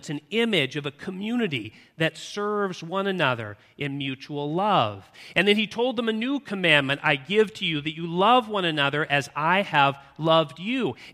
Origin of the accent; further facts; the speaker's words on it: California, United States; As a Californian, I didn't think I could get away with using